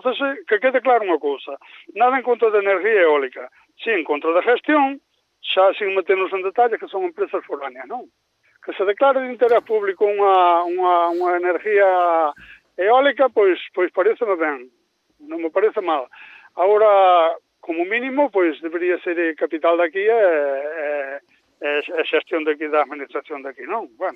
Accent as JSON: {"language": "Galician", "town": "A Baña", "region": "Galicia", "country": "Spain", "said": "Nós somos da Baña, pero a carretera leva-nos para Negreira, que nos leva para a Baña."}